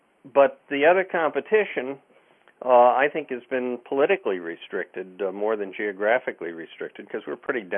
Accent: New York, United States; I'm from Long Island.

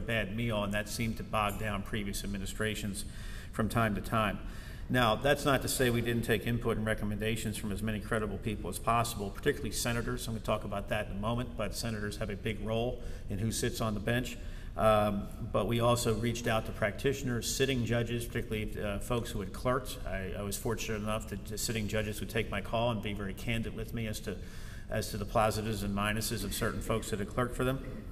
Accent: New Jersey, United States; well, I'm also from New Jersey, and I want to get that out of the way.

